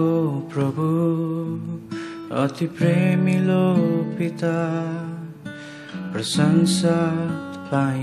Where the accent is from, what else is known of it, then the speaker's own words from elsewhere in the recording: Nepal; Japanese is a second language; now in Japan; ネパールから来ました。ネパール語で歌を歌います。